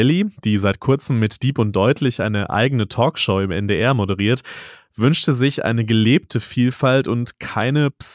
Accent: North Rhine-Westphalia, Germany; born there; das habe ich als gebürtiger Westfale auch kapiert.

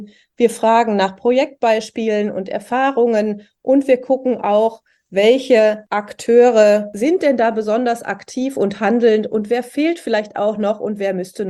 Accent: Oberhausen, North Rhine-Westphalia, Germany; Naja, ich komme ja aus Oberhausen, mitten im Ruhrgebiet.

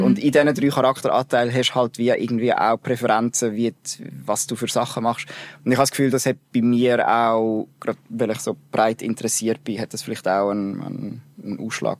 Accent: Emmetten, Nidwalden, Switzerland; also born or lived in Lucerne / Buchs; Und dann aber in Nidwalden aufgewachsen, genau. Zuerst in Buchs, etwa 6 Jahre. Und dann sind wir gezügelt auf Emmetten. Das ist so ein kleines Bergdorf, ein bisschen oberhalb.

